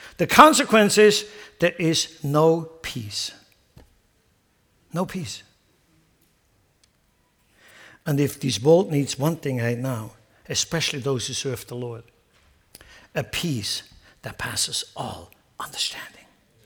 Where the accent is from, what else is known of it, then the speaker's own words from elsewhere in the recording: Switzerland; now in United States; I'm dual citizen. I grew up in Switzerland, I have that passport, and I obviously became a citizen of the United States of America.